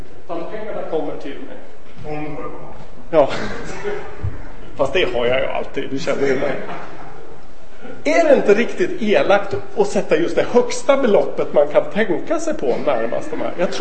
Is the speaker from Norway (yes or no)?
yes; Norway; Swedish is a second language; alltså jag är norrman egentligen.